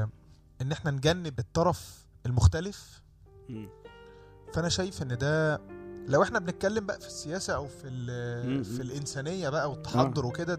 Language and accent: Arabic; Egypt; born there; احنا الاثنين مصريين واحنا الاثنين مولودين في مصر، فدي بلدنا، احنا الاثنين بنفس المقدار. يعني مش هقدر اقول انا مصري اكتر منه ولا اقول ان هو مصري اكتر مني، احنا الاثنين مصريين.